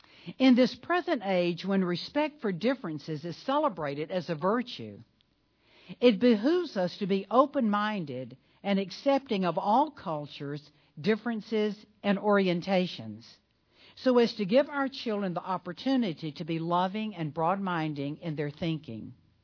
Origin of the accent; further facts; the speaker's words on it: Jackson, Tennessee, United States; but my hometown of Jackson, Tennessee is now going to have a Catholic high school.